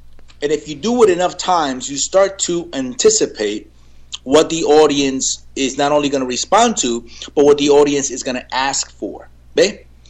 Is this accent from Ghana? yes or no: no; Puerto Rico; That's the role we came in when we came from Puerto Rico.